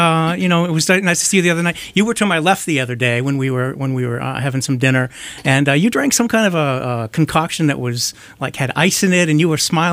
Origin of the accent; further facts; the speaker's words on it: United States; I'm an American. I don't know anything.